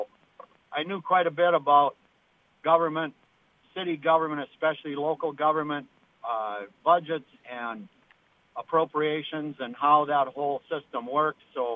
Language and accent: English; International Falls, Minnesota, United States; now in Bemidji, United States; I grew up in International Falls, graduated high school in 1977, spent a little time running through the state, went to NDSU for college for architecture, and circled back around back to Bemidji in 89.